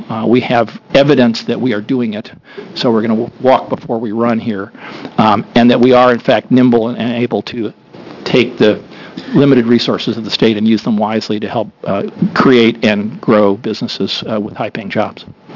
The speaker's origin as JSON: {"language": "English", "town": "Portland", "region": "Oregon", "country": "United States", "said": "for the record … from Portland, and I am Managing Director of OVP Venture Partners there"}